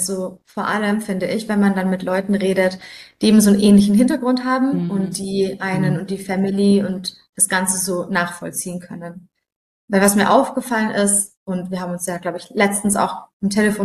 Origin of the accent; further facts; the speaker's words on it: Ulm, Baden-Württemberg, Germany; Und ich komme ja aus Ulm ursprünglich, komplett andere Richtung, aus dem Schwabeländle.